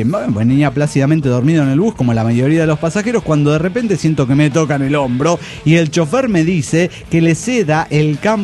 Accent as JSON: {"language": "Spanish", "town": "Nopaltepec", "region": "State of Mexico", "country": "Mexico", "tie": "born or raised there", "moved": "yes", "said": "usted es hijo del Nopaltepec, sí. Que es donde él ha nacido, de donde soy originario."}